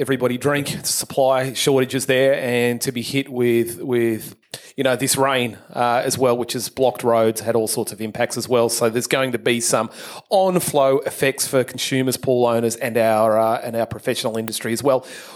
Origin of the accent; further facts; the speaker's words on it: Queensland, Australia; We're from the Sunshine Coast. For those that don't know, it's about 100 kilometres north of Brisbane City